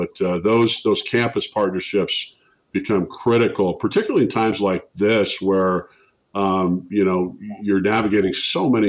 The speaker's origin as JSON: {"language": "English", "town": "Spokane", "region": "Washington", "country": "United States", "tie": "born or raised there", "said": "a Division I job in my hometown of Spokane near it. No brainer, and near my parents."}